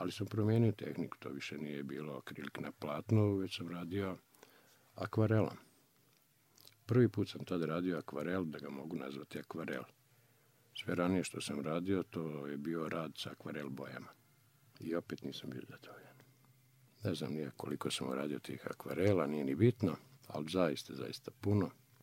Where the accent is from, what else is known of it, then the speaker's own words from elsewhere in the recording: Kragujevac, Šumadija and Western Serbia, Serbia; born there; Ja sam rođen u Kragujevcu, ali moje porijeklo nije tu. Tu sam samo rodio.